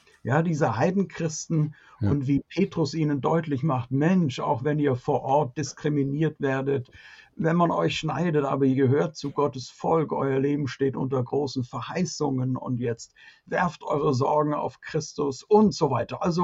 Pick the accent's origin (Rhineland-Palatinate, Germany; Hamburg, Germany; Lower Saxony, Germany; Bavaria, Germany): Bavaria, Germany; Augsburg; Also, ich komme aus Augsburg. Und wenn es abends spät wird, ja, und nach einem Glas Wein, hört man das auch irgendwann.